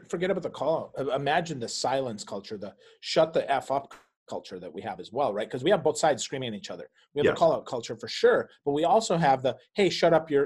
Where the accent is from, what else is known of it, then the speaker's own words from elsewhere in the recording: Krivets, Poland; moved away; I'm not a citizen of Poland. I'm not from Krivets anymore. And I don't say that because I love my little town. Don't get me wrong. I'm thankful for everything it gave me.